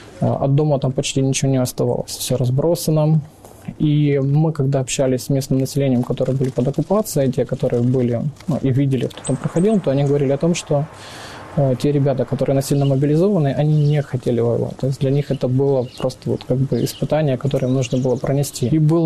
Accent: Khartsyzk, Donetsk Oblast, Ukraine; Я сам родом с Харциска, Донецкой области, в 2014 году.

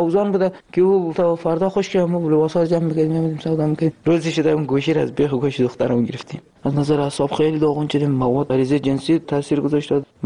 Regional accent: Afghanistan; moved away; ما الان نزدیک 3 سال نیم همینجا روزی که از افغانستان آمدیم تا امروز

